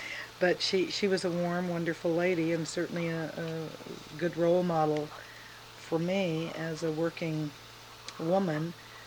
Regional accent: Portland, Oregon, United States; also born or lived in Salem, Oregon; I was born in Salem, Oregon, on January 10th, 1929. And I lived in Salem until I was two, and my parents moved to Portland.

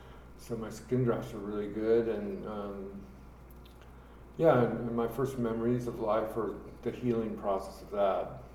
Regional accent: Rochester, Minnesota, United States; born there; Well, I was born in Rochester, Minnesota, and we moved around quite a bit in my first few years.

